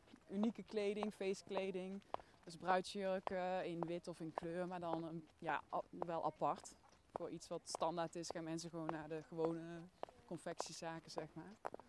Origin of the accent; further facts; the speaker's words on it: Boxmeer, North Brabant, Netherlands; ben 36 jaar. Ik ben geboren in Boksmeer. Dat ligt op de grens van Noord-Brabant en Limburg. En ik heb daar altijd als klein kind op mijn 16e in het platteland gewoond. Dus midden in de maisvelden